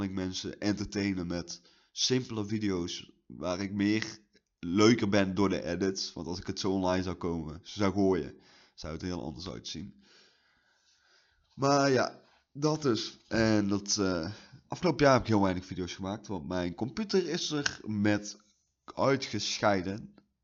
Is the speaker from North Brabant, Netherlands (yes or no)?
yes; North Brabant, Netherlands; ik ben 19 jaar. Ik kom uit Noord-Brabant. Het mooiste stukje ooit Nederland.